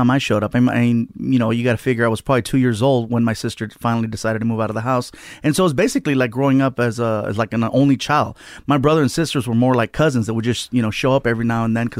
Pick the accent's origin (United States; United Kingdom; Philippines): United States; Long Beach, California; also born or lived in San Diego; But Long Beach is where I grew up. I started off in San Diego, you know, spent most of my life in Long Be